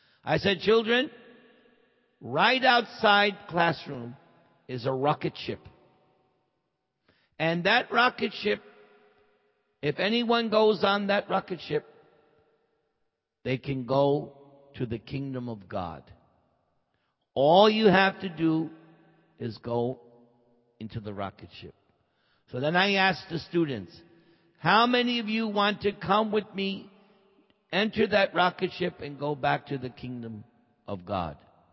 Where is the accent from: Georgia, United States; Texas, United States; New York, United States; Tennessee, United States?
New York, United States; moved away; I come from New York. And anyone who grows up in New York, you think, we're in New York.